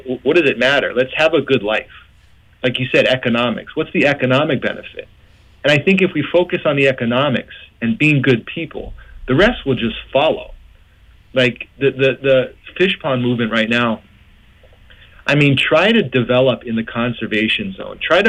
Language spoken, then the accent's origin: English; Moloa'a, Hawaii, United States; I was always told, kind of flippantly, that we were just limu pickers from Kola. Like, we're just from Molo'a, we're nobody.